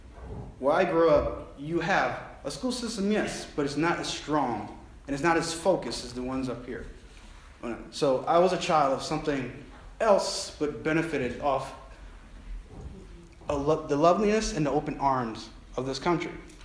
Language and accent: English; St. Croix, U.S. Virgin Islands; moved away; So I come from St. Croix, a place called Santa Cruz, right next to Puerto Rico.